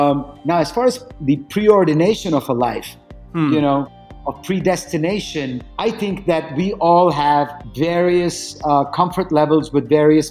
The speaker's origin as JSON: {"language": "English", "country": "United States", "tie": "born or raised there", "said": "So overall, I would say that being Indian American in the United States, for me, I wouldn't say that it was a difficult experience."}